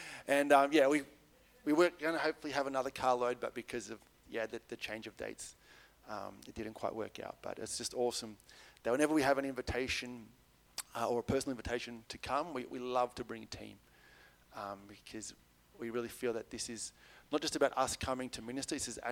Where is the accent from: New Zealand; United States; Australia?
Australia; Bendigo, Victoria; I'm from Bendigo. My wife and two kids are back home.